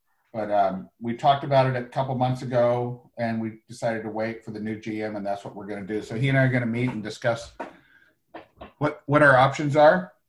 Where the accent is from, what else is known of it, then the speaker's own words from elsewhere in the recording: Wyoming, United States; I'd like to point out that Wyoming is on the top 10 list there, my home state.